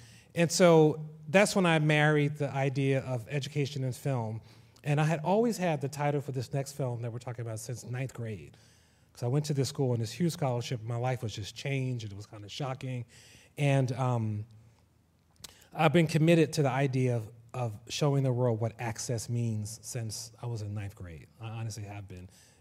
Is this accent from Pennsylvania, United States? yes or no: yes; Philadelphia, Pennsylvania, United States; I grew up here in North Philadelphia.